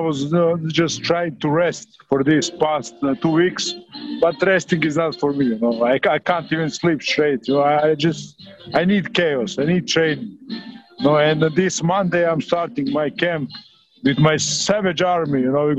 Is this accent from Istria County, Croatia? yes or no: yes; Rovinj, Istria County, Croatia; No, it's my hometown of Rovinj. No, it's the most beautiful town in the world.